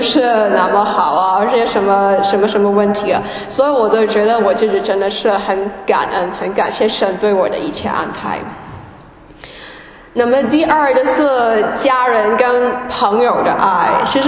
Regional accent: Hong Kong; now in Germany; 这些全都是我来到德国以后才学习到，因为我在香港的生活真的是太幸福。然后我是在一个基督教的家庭长大，我父母跟我妈妈那边的家人全都是基督徒。

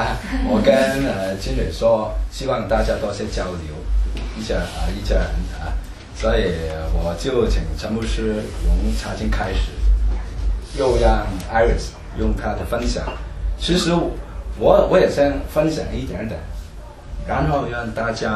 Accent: China; 就像我们中国人是很讲人情的，是吧？

